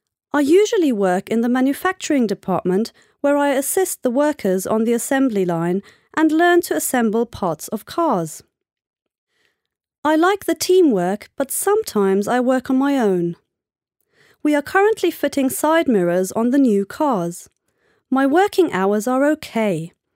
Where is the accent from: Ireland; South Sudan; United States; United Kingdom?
United Kingdom; Petersfield, South East England; from Petersfield, a small town in England, and I am 18 years old.